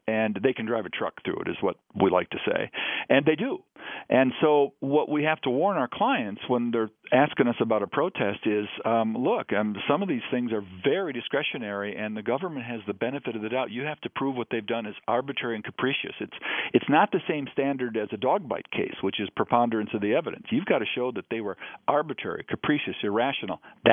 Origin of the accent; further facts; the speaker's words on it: Detroit, Michigan, United States; And Tom, I grew up in Detroit, and my dad and everybody I knew was either with the auto companies or selling to the auto companies.